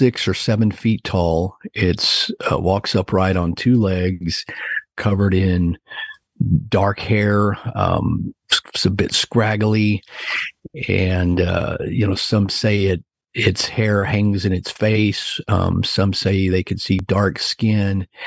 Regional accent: Fort Worth, Texas, United States; I was born in Fort Worth, Texas, and I've lived in Dallas, Fort Worth, Texas all my life.

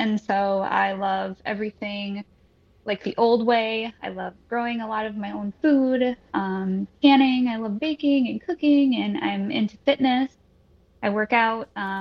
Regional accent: Midwest, United States; I am from the Midwest, like Eddie said

